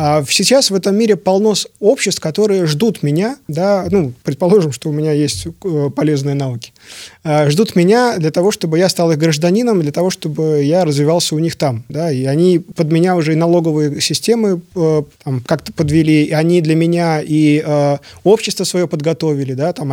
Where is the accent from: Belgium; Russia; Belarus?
Belarus; Вот почему я, белорус, да, не должен купить сейчас билет Минск-Торонто